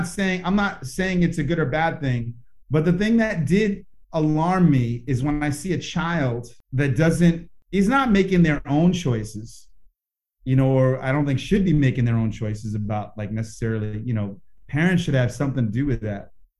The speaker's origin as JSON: {"language": "English", "town": "New York City", "region": "New York", "country": "United States", "tie": "born or raised there", "also_born_or_lived": "Los Angeles", "said": "Well, I grew up in New York City, and then I lived in Los Angeles for 14 years before coming out here."}